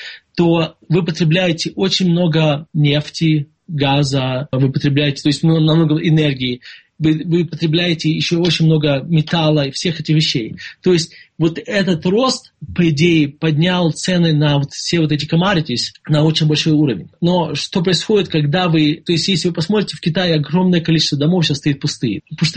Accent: Russia; moved away; Когда я уехал из России, я считал, что будущее в России очень, будет довольно-таки хорошее

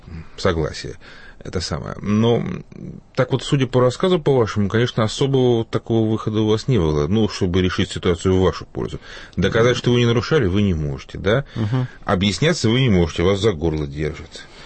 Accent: Moscow, Russia; я из Москвы.

